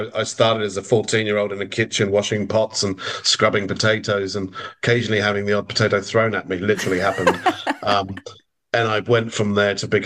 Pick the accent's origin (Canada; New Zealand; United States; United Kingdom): United Kingdom; England; now in Australia; And I'm an Englishman who's been living in Australia for the last 16 years.